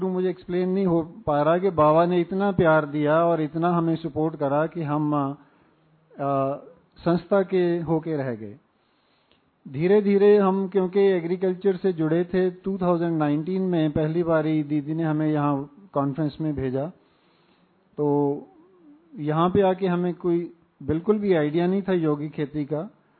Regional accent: Punjab, India; मैं बेसिकली पंजाब से हूँ।

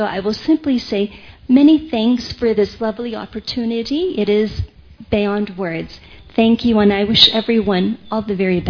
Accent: United States; and I'm from the United States.

